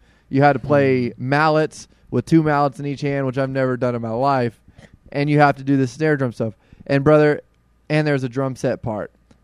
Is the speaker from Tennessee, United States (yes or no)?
yes; Nashville, Tennessee, United States; I'm a redneck from South Nashville at heart, so I could drive anything.